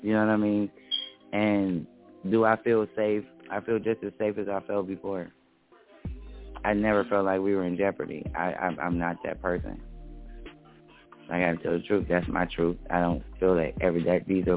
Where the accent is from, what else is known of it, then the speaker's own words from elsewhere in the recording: United States; I choose to be pro-American because I'm American.